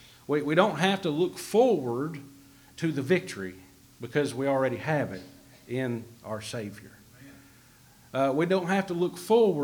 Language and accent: English; Glen Rose, Arkansas, United States; I was raised in Glen Rose, Arkansas, and we live there on a farm that my granddad bought in 1950 and pretty much been there my whole entire life.